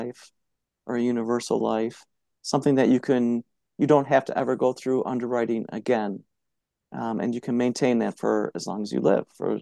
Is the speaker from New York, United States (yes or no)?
no; Iowa, United States; I grew up in Iowa, so some of the humid summers I can.